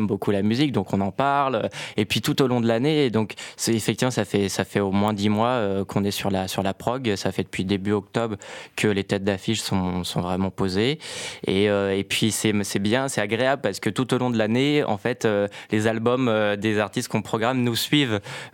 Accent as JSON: {"language": "French", "region": "Hauts-de-France", "country": "France", "said": "On est picard, évidemment."}